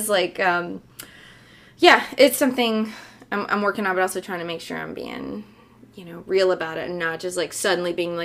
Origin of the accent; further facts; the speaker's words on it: Huntington, West Virginia, United States; my experience growing up in Huntington was surprisingly